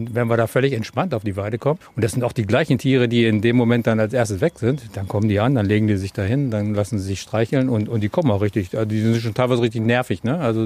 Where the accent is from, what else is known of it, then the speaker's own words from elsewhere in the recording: Northern Germany, Germany; es geht auch ein bisschen entspannter als bei uns in Norddeutschland